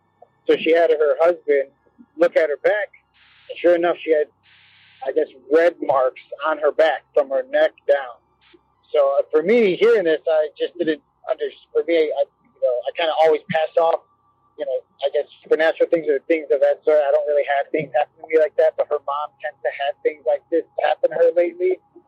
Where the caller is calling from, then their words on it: Chicago, Illinois, United States; I'm calling in from Chicago.